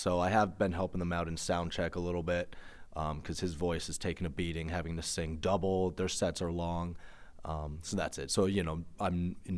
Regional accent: Boston, Massachusetts, United States; I grew up in Boston-ish

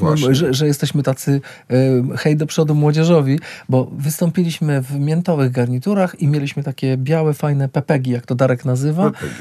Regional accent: Chełm, Lublin Voivodeship, Poland; No ja jestem rodzynek z Chełma, ale to jest, jak to my mówimy, rzut beretem.

